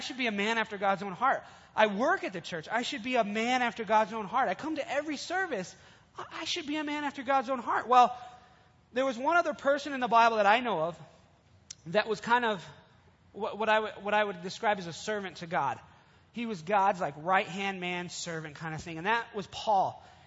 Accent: United States; I'm an American at heart. I like being comforted. I like TV.

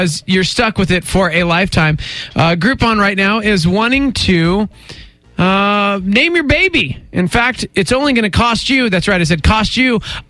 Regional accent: Lubbock, Texas, United States; born there; Hey, I was born in Lubbock, Texas, so

